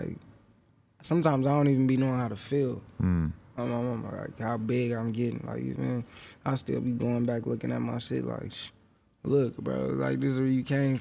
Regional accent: Oakland, California, United States; also born or lived in Stockton; I'm from Stockton, though, feel me? That's what I read, feel me? Even though I was raised in Oakland.

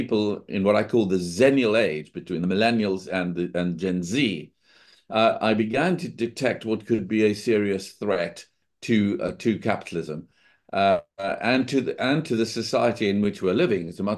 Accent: South Africa; moved away as an adult; now in London, United Kingdom; I grew up in South Africa, but I've been an investment banker in London for the last 40 years.

